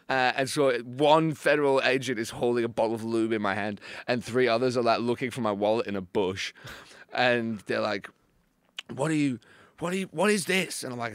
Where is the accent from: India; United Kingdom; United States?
United Kingdom; Middlesbrough, North East England; now in Australia; Middlesbrough.